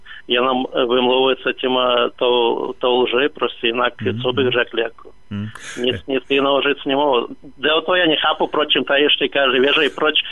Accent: Moldova; Czech is a second language; now in Czech Republic; Z Moldávie.

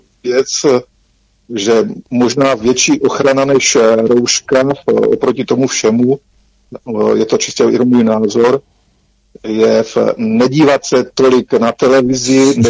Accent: East Bohemia, Czechia; Východočeský kraj, nechci specifikovat záměrně.

